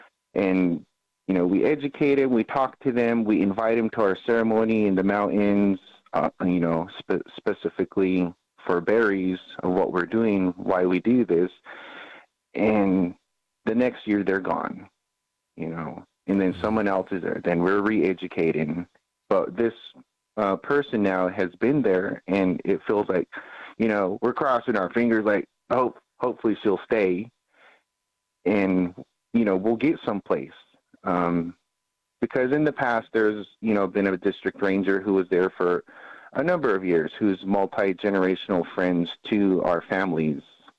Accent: Washington, United States; And I'm from the Columbia River. I commute to Toppenish to the reserve to work in the language program on a daily basis.

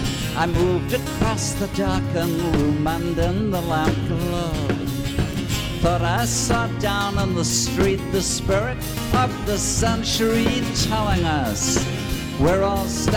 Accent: England, United Kingdom; It's what I grew up doing in England.

